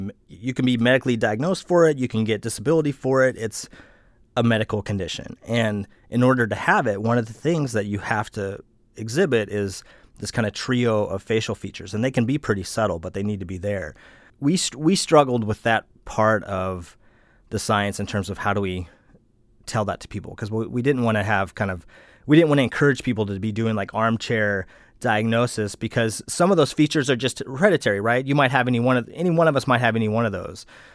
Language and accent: English; Alaska, United States; that was a set of features that I recognized from my childhood growing up in Alaska